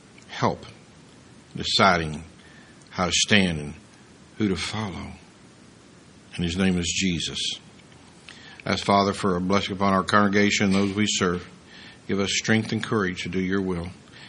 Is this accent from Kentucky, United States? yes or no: yes; Kentucky, United States; And even though I'm from Kentucky, and according to … that's almost heaven.